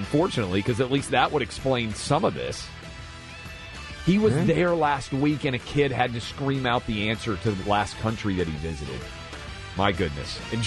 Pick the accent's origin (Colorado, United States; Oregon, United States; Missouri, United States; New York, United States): New York, United States; But as a New Yorker, that is the answer because New Yorkers often believe Yankees, Red Sox, all that matters.